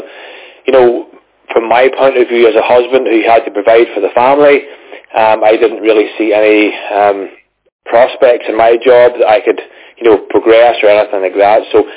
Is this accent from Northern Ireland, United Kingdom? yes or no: yes; Northern Ireland, United Kingdom; As you say … from Northern Ireland, and we didn't honestly see the benefit of the business through Relive at the start.